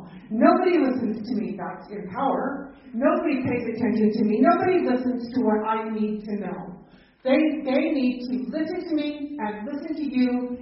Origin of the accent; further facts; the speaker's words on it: South Salt Lake, Utah, United States; I live in South Salt Lake. I grew up in South Salt Lake. South Salt Lake is one of the smaller towns or cities in the Salt Lake County.